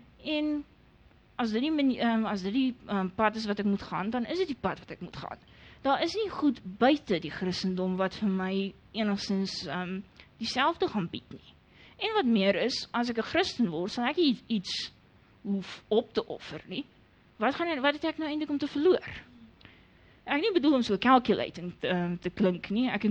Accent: Edenvale, Gauteng, South Africa; ek het op Edenville in die Oosrand groot geword en dis nou nie jy so 'n verbasend interessante plek nie.

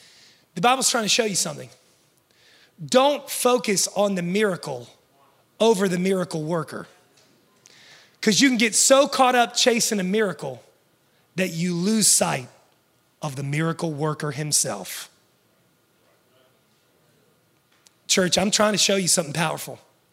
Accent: West Virginia, United States; I'm from West Virginia. There were hills there, and they made us run sprints up and down the hills with all the stuff on us.

